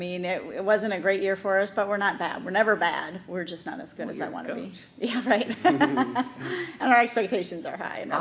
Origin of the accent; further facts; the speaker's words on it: Helena, Montana, United States; I grew up in Helena, Montana.